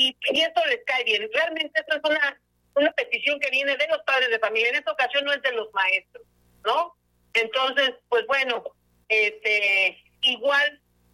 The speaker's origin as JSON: {"language": "Spanish", "country": "Mexico", "said": "el Día de Reyes es un día que nosotros como mexicanos festejamos"}